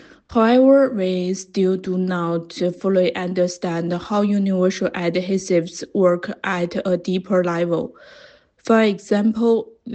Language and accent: English; China; English is a second language; now in Bologna, Italy; I'm from China.